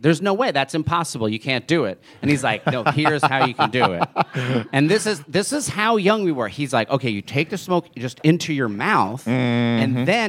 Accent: New Jersey, United States; Because that's what it was growing up in New Jersey.

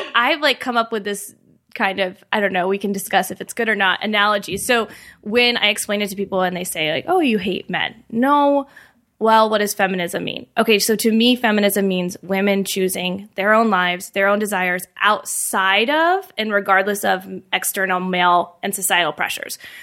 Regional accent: Indiana, United States; So I grew up in Indiana, and that's where most of the book takes place, growing up in fundamentalist evangelical Christianity.

